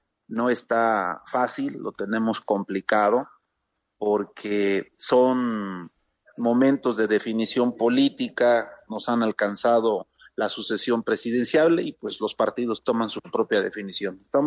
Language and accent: Spanish; Mexico